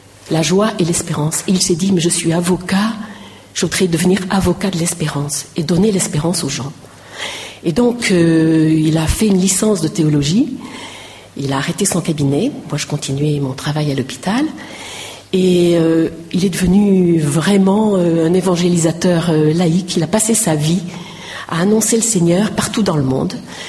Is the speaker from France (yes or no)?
yes; Orthez, Nouvelle-Aquitaine, France; moi aussi, par mon père, je suis béarnaise, d'Orthez.